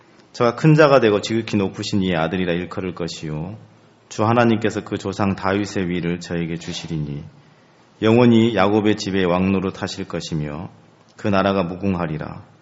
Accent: Suncheon, South Jeolla, South Korea; born there; 제가 전라남도 숭주군 별량면 죽산리 화산에서 태어났습니다. 요즘은 이제 바뀌어서 이제 숭주군이 아니고 순천시로 들어갔던데

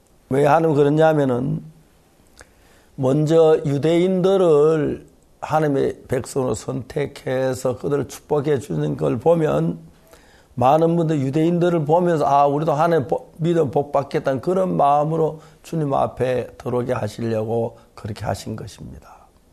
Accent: South Korea; 지금은 제가 한국인인데

